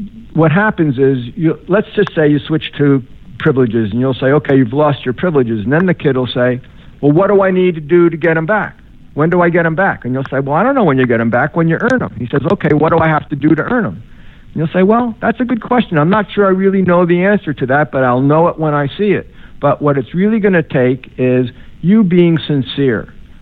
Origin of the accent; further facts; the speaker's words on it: New Jersey, United States; as a boy growing up in New Jersey.